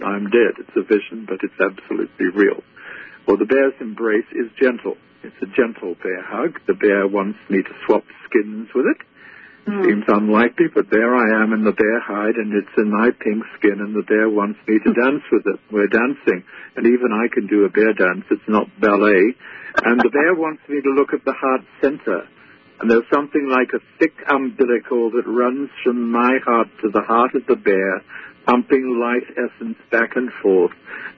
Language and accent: English; Australia; now in North America; I grew up in Australia. We have koalas.